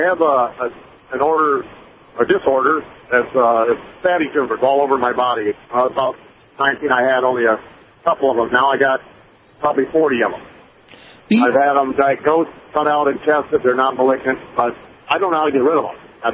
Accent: Howard City, Michigan, United States; Yeah, I'm from Howard City. I'm actually calling from on the road. I'm on my way back to Howard City.

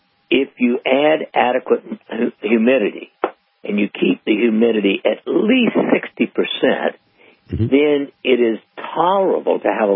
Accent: South Carolina, United States; also born or lived in Missouri; I mean, I grew up in South Carolina, which mm-hmm. is a lot warmer than Missouri.

